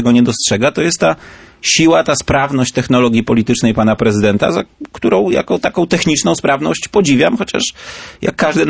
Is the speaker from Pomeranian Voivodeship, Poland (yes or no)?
yes; Gdynia, Pomeranian Voivodeship, Poland; Gdynia to moje miasto, jestem gdynianinem.